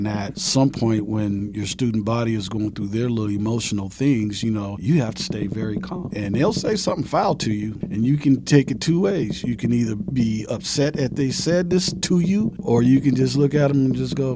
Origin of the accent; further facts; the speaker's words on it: Richmond, California, United States; For me, growing up in Richmond, California, it's a predominantly Black community.